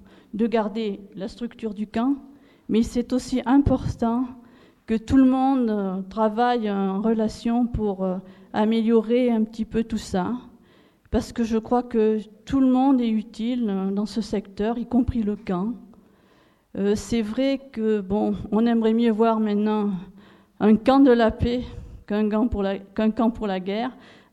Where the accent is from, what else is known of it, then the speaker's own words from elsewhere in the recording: La Courtine, Nouvelle-Aquitaine, France; Je ne suis pas de Bessa, hein, je suis de la Courtine, la grande ville.